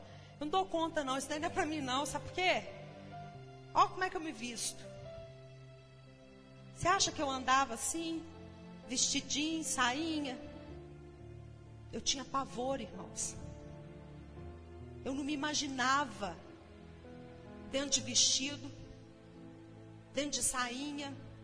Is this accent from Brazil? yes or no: yes; São João del Rei, Minas Gerais, Brazil; now in Lavras, Brazil; E quando eu vim aqui para Lavras, que eu sou de São João del Rei